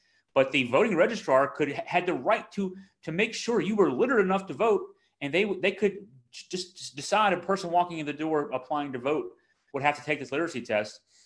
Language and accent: English; Virginia, United States; We grew up in Augusta County. Augusta County is 95.01% white.